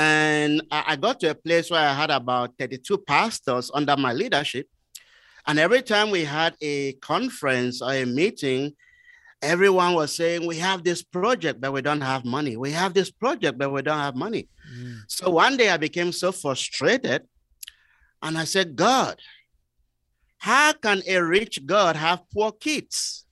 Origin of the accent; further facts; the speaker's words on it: Cameroon; moved away as an adult; also born or lived in Nigeria; I was born and raised in Cameroon, so I moved to Nigeria.